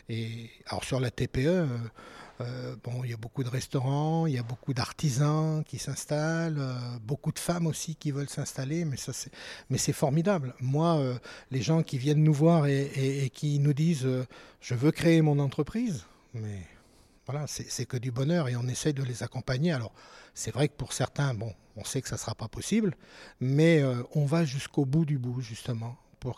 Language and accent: French; Nouvelle-Aquitaine, France; je suis du Limousin